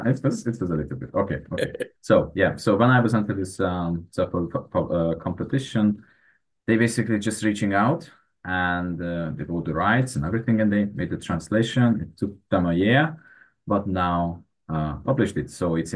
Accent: Hungary; English is a second language; moved away as an adult; now in London, United Kingdom; I'm from Hungary, but I'm living in London for years now.

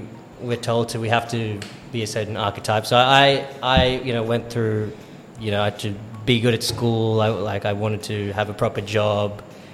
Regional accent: Sydney, New South Wales, Australia; now in Sri Lanka; I'm a comedian from Sydney, Australia.

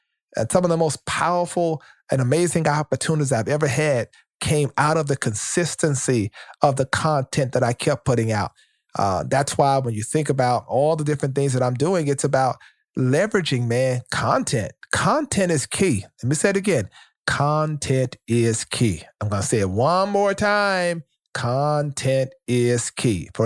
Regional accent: Shreveport, Louisiana, United States; I'm telling the story about growing up in Shreveport, Louisiana, and what it was like and how it impacted me.

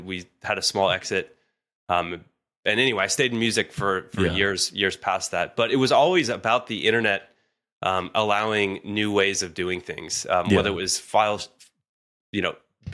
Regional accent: Cincinnati, Ohio, United States; So, you know, I grew up in Cincinnati, Ohio, Midwest, very, very much a place where you're not really supposed to go try to be a musician.

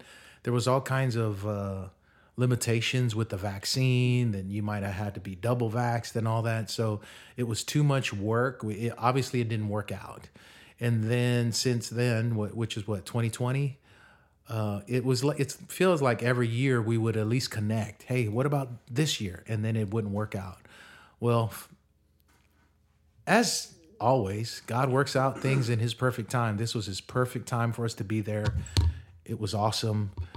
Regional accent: Samoa; me growing up in Samoa, I didn't learn about any of that, let alone American history.

